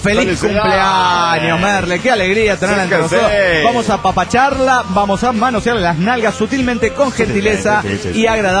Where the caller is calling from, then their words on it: Tijuana, Baja California, Mexico; de Tijuana!